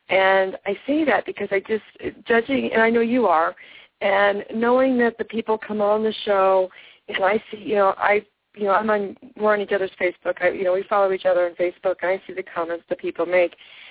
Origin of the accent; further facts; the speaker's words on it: Naperville, Illinois, United States; now in Albuquerque, United States; as you know, I left Naperville in March, and I love Naperville. It's my hometown, but I'm so glad to be back in Albuquerque.